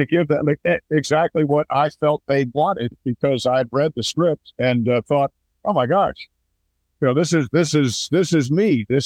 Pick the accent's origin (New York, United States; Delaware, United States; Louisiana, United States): New York, United States; Well, I was 16 from Westchester County, New York